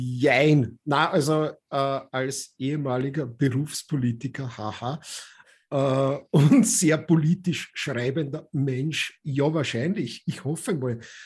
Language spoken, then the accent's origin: German; Austria; also born or lived in Czechoslovakia; now in Australia; ein Tschechoslowake, aber das Land gibt es ja nicht mehr. Das ist auch eine politische Anmerkung. Aufgewachsen in Österreich, lebe in Australien